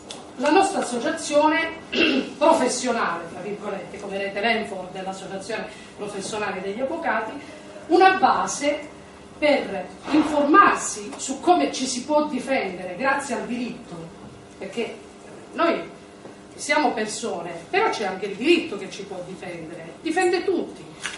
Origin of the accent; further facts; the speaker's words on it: Cosenza, Calabria, Italy; Io sono di Cosenza, lui di Catanzaro.